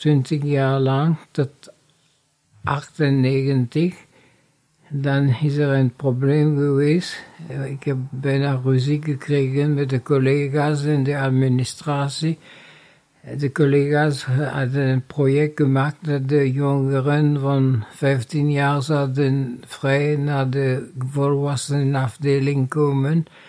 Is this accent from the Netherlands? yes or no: no; Mauritius; now in Belgium; In 1977 ben ik Belg geworden en mijn Mauritiaanse paspoort ook gehouden.